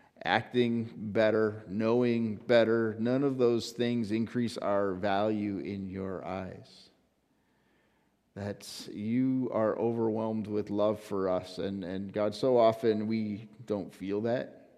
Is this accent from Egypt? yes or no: no; Canada; And I am one of those people. I am a Canadian citizen. I have only visited Europe once.